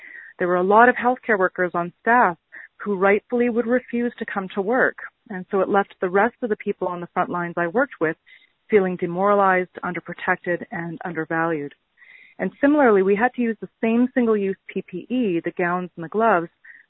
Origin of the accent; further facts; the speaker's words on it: Canada; I'm from Canada, where healthcare is a right, not a privilege.